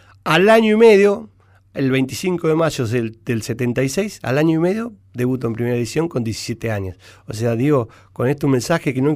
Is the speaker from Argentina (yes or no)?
yes; Saladillo, Buenos Aires Province, Argentina; Yo me vengo de Saladillo siendo el 10, el habilidoso del pueblo, el mejor del pueblo.